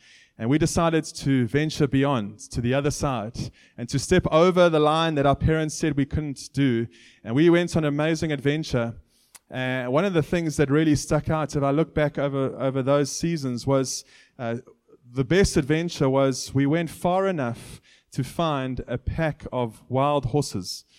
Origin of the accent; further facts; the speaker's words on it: Botswana; I grew up in Botswana. Any other Botswana people here? And it was a beautiful privilege to grow up in Botswana because my playground was the bush. We lived on the outskirts of town